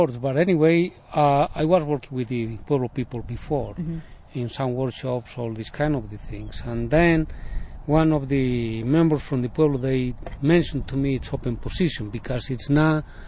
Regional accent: Bolivia; I'm from South America. Bolivia is my home. I'm part of the Quechua Indian people, or the Inca people

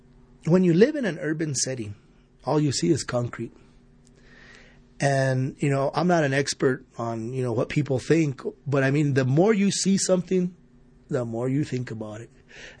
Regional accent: Towson, Maryland, United States; I grew up in Towson. I'm not a sidewalk person.

